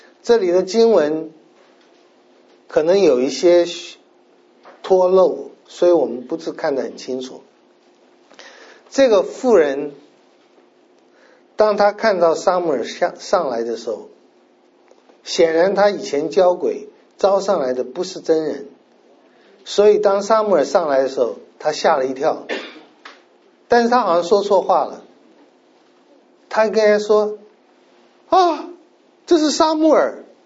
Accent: China; 所以这也很合乎我们中国人的讲法

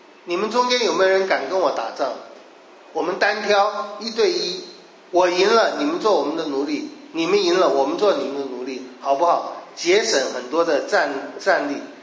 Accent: Taichung, Taiwan; 我很小的时候在台中，我们家有养鸡，也有老鹰会来抓小鸡

